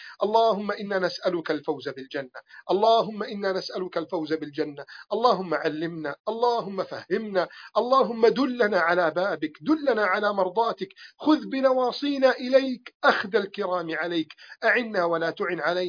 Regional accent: Egypt; اللهم احفظ بلدنا مصر

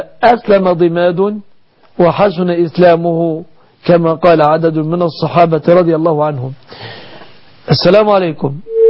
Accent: Egypt; بلادنا مصر

